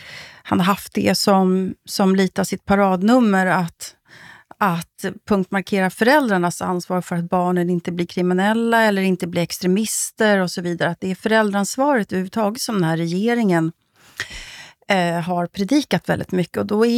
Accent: Sweden; men som svensk blir man lite vånad när man reser österöver.

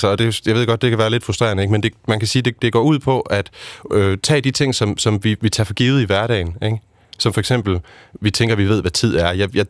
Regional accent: Aarhus, Central Denmark Region, Denmark; jeg er født og opvokset i Aarhus, blev født i 1990. Og jeg er gift.

